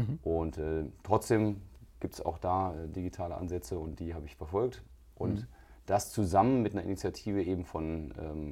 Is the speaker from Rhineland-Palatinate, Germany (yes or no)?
no; North Rhine-Westphalia, Germany; Du bist ein Kind des Ruhrgebiets, ich bin des Rheinlands, ja, aber ich bin danach nach Bayern gegangen zum Studieren